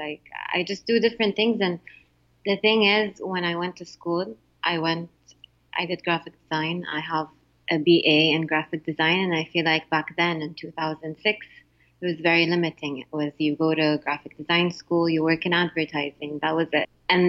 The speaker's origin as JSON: {"language": "English", "town": "Jeddah", "region": "Makkah Province", "country": "Saudi Arabia", "tie": "born or raised there", "said": "because I grew up in a place where everyone, most of the people were like me, same religion, same sect even. I grew up in Jeddah."}